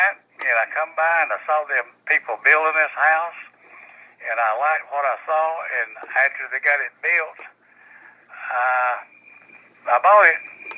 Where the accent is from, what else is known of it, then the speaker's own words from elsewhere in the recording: Buford, Georgia, United States; now in Sugar Hill, United States; It's on Buford, Old Swimming Pool Road in Buford.